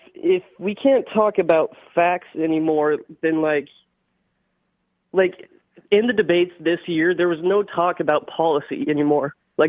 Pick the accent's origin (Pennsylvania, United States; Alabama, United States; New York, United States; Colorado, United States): Colorado, United States; now in Nebraska, United States; So I grew up in Colorado, and I'm 24 years old.